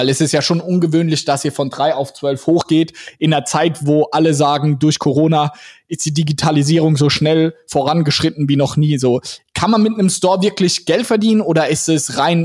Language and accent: German; Mannheim, Baden-Württemberg, Germany; Wir kommen ja aus Mannheim